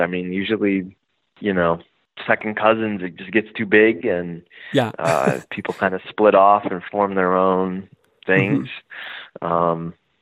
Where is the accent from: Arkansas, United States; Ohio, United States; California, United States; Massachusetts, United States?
Ohio, United States; Cleveland; We are from Cleveland.